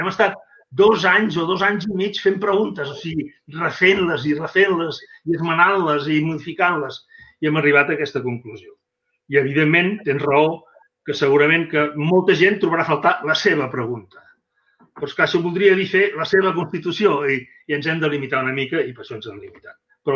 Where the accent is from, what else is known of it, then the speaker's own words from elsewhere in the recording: Catalonia, Spain; jo que sóc del Baix Llobregat de tota la vida